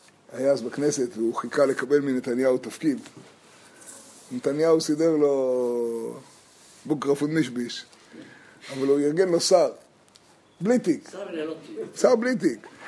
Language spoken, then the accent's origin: Hebrew; Jerusalem, Jerusalem District, Israel; also born or lived in Tiberias; לפני שאני טבריאני, אני ירושלמי